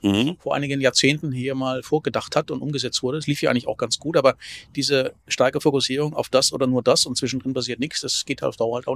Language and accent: German; Frankfurt, Hesse, Germany; selbst als Frankfurter